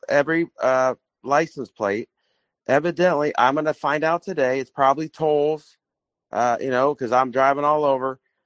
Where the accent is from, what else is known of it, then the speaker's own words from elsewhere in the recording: Florida, United States; My license is in Florida now. So, yeah, so that's my home state.